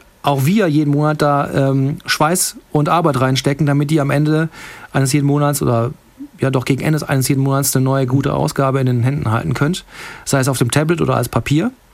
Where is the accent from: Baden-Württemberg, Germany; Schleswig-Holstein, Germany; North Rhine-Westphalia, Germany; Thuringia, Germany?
North Rhine-Westphalia, Germany; Cologne; now in Bavaria, Germany; Der ist mich als Kölner nach Bayern gezogen.